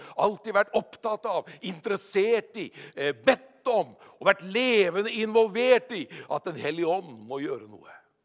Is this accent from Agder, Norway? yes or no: no; Hokksund, Buskerud, Norway; når vi i ungdommen hadde nytt liv, ungdomsarbeid hjemme i Hokksund